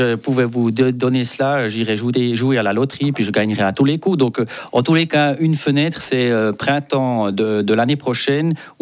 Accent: Jura, Switzerland; je suis jurassien, je suis aussi né ici dans le canton du Jura, puis je défends aussi le canton du Jura. Et je suis suisse alémanique

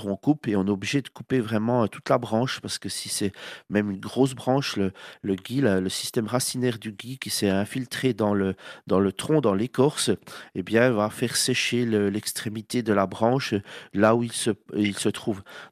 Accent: Switzerland; on va beaucoup chez nous en Suisse, on l'extermine

